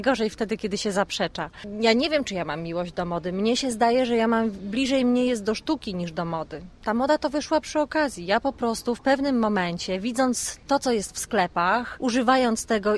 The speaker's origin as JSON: {"language": "Polish", "town": "Główczyce", "region": "Pomeranian Voivodeship", "country": "Poland", "tie": "born or raised there", "also_born_or_lived": "Słupsk", "lives_now": "Kraków, Poland", "said": "Urodziłam się w Słupsku, natomiast pochodzę z Główczyc, czyli kawałek dalej, stąd. Liceum tutaj spędziłam"}